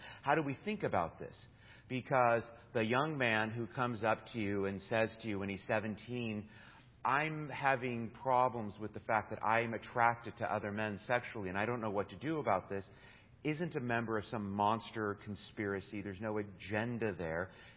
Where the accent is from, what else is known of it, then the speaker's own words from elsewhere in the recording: Burbank, California, United States; I grew up in Burbank, went to Burbank High School, went to UCLA, went to University of San Diego for law school.